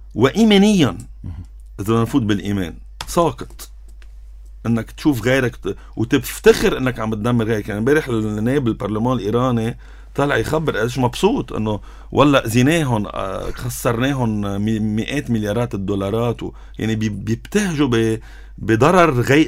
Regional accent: Lebanon; هذا حلمنا كلبنانيين.

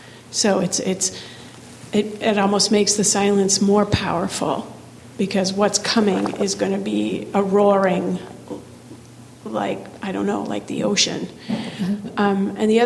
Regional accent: Midwest, United States; So I grew up in the Midwest, and in fall and spring there were tornadoes.

